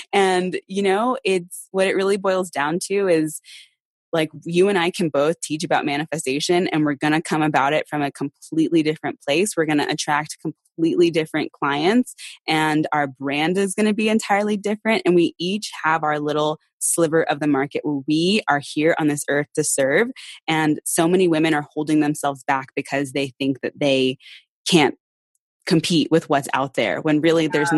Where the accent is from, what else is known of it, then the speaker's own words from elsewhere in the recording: Austin, Texas, United States; also born or lived in Houston; summer before fourth grade, we moved from Houston to Austin. And so I grew up in Austin